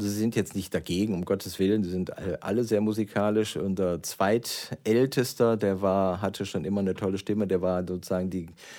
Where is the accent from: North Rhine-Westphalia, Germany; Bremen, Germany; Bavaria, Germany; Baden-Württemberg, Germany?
North Rhine-Westphalia, Germany; ich stamme nicht aus dem Ruhrgebiet. Ich bin zwar da groß geworden, aber ich bin ja gebürtig vom Niederrhein, das noch ein Stückchen weiter ist. Und Niederrhein klingt jetzt erstmal sehr exotisch, das ist quasi kurz vor der holländischen Grenze.